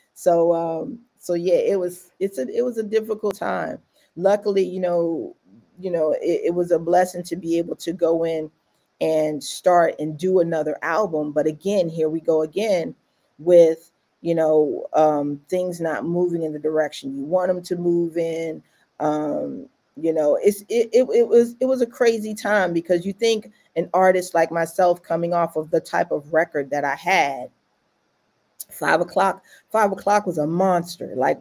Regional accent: Washington, District of Columbia, United States; A lot of people didn't even think I was from D.C.

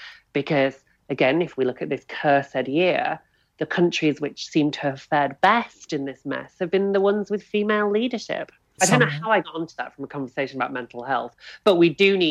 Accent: England, United Kingdom; And certainly growing up in the North as well.

